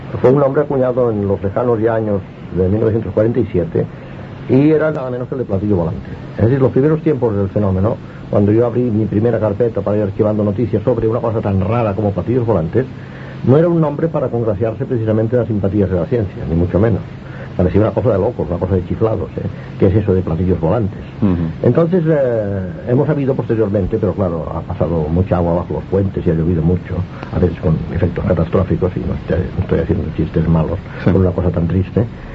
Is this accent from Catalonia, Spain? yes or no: yes; Barcelona, Catalonia, Spain; Yo soy barcelonés, por lo tanto me siento totalmente identificado con Radio Barcelona.